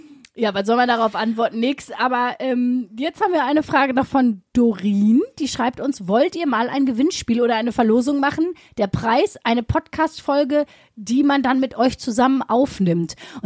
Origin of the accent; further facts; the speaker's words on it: Essen, North Rhine-Westphalia, Germany; Altenessen ist der Stadtteil in Essen, wo ich herkomme, wo Sprünkis Oma wohnt